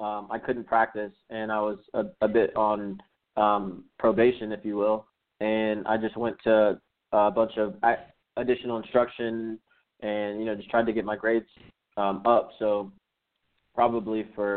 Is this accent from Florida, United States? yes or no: yes; Tampa, Florida, United States; Yes, we grew up in Tampa, Florida.